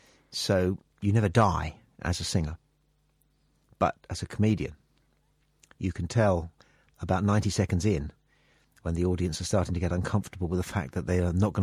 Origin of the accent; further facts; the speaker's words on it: Feltham, London, United Kingdom; Yeah, because I'm from Feltham